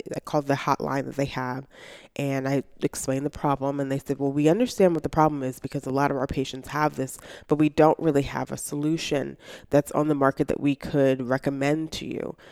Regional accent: Baltimore, Maryland, United States; now in Pittsburgh, United States; So I came to Pittsburgh. I'm not originally from here. I'm from Baltimore, and came here to get a PhD at Carnegie Mellon in organizational behavior in 2009.

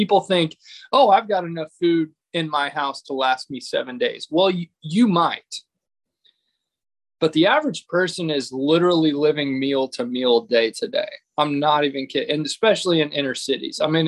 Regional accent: Fredonia, Kansas, United States; I'm from Fredonia, Kansas.

